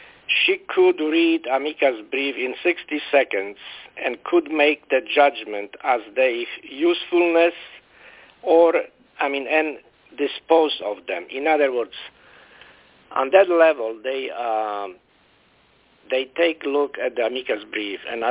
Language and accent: English; Florida, United States; English is a second language; I'm from Florida.